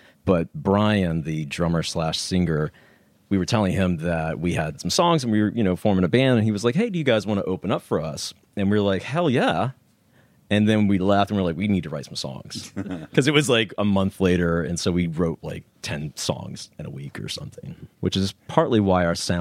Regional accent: Florida, United States; So growing up in Florida, the hardcore there was always infused with metal because there was a big metal scene too.

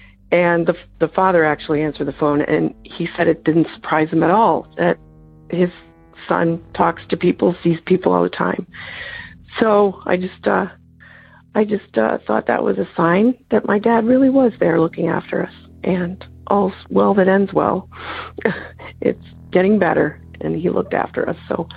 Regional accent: Canton, Michigan, United States; I'm from Michigan, Canton, Michigan.

